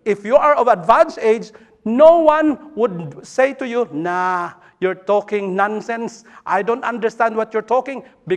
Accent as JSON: {"language": "English", "country": "Philippines", "lives_now": "United Kingdom", "said": "I think the difficulty I have as a Filipino who became British, and now I'm British but not Filipino. I don't have my passport yet."}